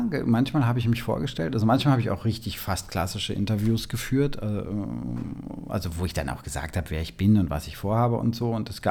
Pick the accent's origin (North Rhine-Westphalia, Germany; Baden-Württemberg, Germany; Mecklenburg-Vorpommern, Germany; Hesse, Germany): Mecklenburg-Vorpommern, Germany; Schwerin; war neulich in meiner Heimatstadt in Schwerin, da habe ich auch gelesen